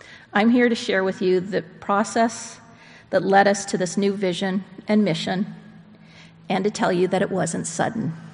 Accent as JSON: {"language": "English", "region": "Ontario", "country": "Canada", "tie": "born or raised there", "said": "I grew up in Ontario, Canada, to clarify."}